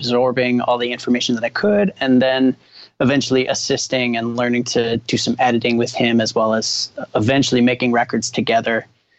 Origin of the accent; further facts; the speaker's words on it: Winnipeg, Manitoba, Canada; Originally, I'm from Winnipeg, and my parents met up there.